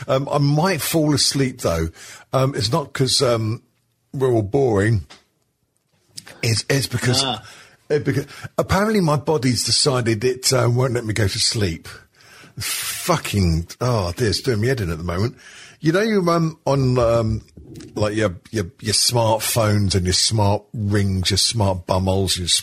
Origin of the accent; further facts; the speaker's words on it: South West England, United Kingdom; Cornish Monkey. I'm a Cornish Monkey.